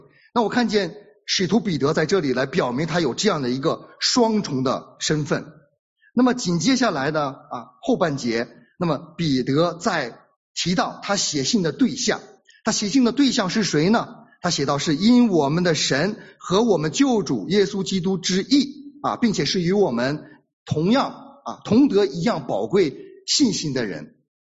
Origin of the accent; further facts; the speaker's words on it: China; 如果说我们中国人说把手伸出来，我们怎么样，是这样对吧，把手伸出来。